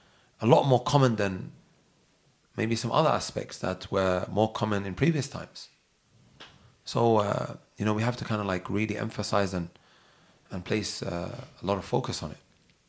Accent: London, United Kingdom; We grew up near the Arsenal stadium.

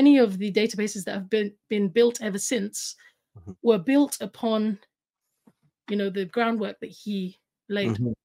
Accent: London, United Kingdom; we grew up in Hackney. It's actually a very similar place to where Brother Hamza grew up in Hackney in London, which is like East London, quite an impoverished area. That's where I was in the first 10 years of my life.

